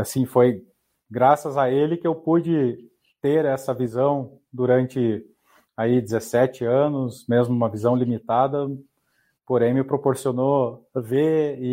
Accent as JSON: {"language": "Portuguese", "town": "Porto União", "region": "Santa Catarina", "country": "Brazil", "said": "Não, eu sou de Santa Catarina, eu sou de Porto União."}